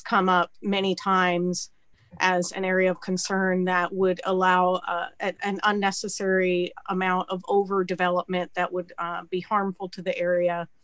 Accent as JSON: {"language": "English", "town": "Black Diamond", "region": "Washington", "country": "United States", "tie": "born or raised there", "lives_now": "Bellevue, United States"}